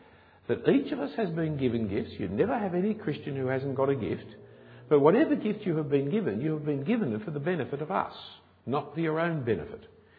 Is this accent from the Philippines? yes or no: no; Australia; I was born in Australia.